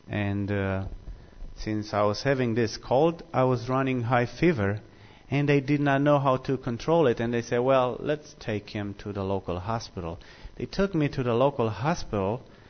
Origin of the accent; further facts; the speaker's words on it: Romania; My accent betrays me. Well, I am from the South of Romania. I was born and grew up in a Christian home They're about 20 miles south of the Carpathian Mountains.